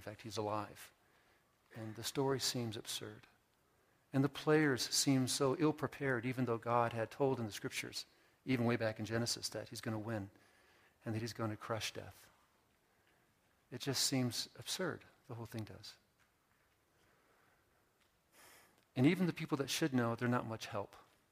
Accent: California, United States; And I'm from California on the coast.

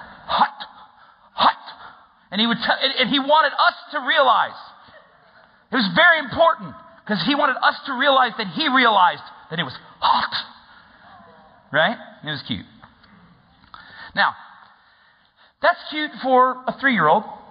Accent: the South, United States; Okay, I'm from the South. We call these eyes.

